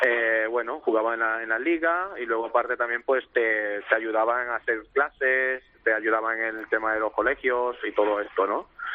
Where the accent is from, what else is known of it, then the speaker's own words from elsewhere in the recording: Ecuador; now in Barcelona, Spain; Yo de Ecuador.